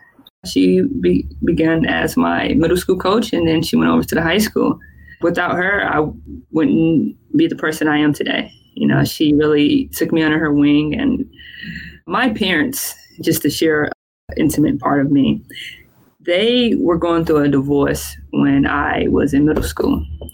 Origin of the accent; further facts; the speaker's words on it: North Carolina, United States; I was raised in Bertie County. It's not much to do there.